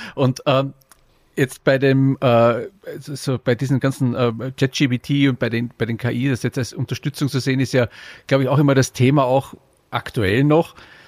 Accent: Vienna, Austria; now in Essen, Germany; ich sitze ja hier im Essen, im Ruhrgebiet und du in meiner Heimat Wien

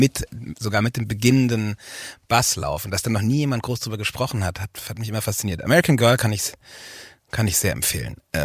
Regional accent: Austria; in das Dorf meiner Eltern, in mein Heimatdorf in Österreich gekommen

